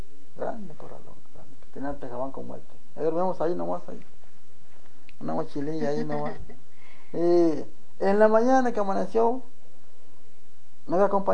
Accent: Valparaíso, Zacatecas, Mexico; born there; Nací en Valparaíso, estado de Zacatecas. Nací el 21 de septiembre de 1916.

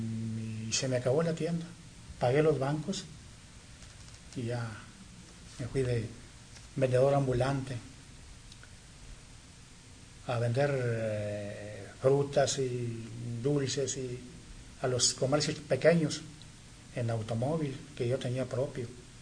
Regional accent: China, Nuevo León, Mexico; yo soy nativo de China, Nuevo León, pueblito chiquito, pero en 1959 yo estaba en el rancho y ya fastidiado, aburrido, en el campo

